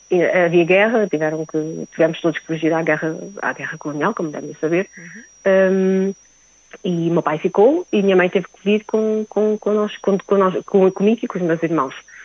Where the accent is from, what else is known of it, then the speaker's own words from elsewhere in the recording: Norte, Portugal; also born or lived in Luanda, Angola; Eu cheguei cá, tinha cerca de 3 anos, e viemos Portugal, ficámos todos aqui na parte norte